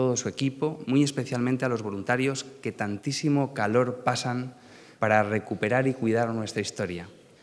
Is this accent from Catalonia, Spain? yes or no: no; Calpe, Valencian Community, Spain; la oferta turística de la provincia de Alicante y de mi pueblo, de Calpe.